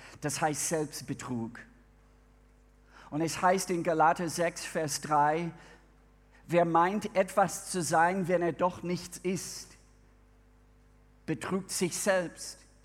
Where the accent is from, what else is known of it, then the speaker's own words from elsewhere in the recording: Minnesota, United States; German is a second language; Ich komme aus Bundesstaat Minnesota. In Minnesota ist es sehr kalt im Winter und sehr warm im Sommer.